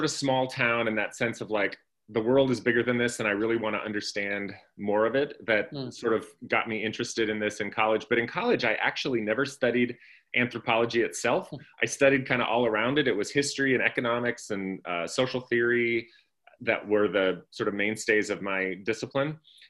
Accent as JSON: {"language": "English", "region": "Washington", "country": "United States", "tie": "born or raised there", "said": "I grew up out in Washington State in a small kind of farming community."}